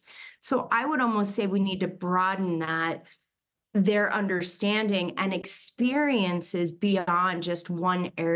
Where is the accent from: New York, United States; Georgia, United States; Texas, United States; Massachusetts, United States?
Texas, United States; and growing up in Texas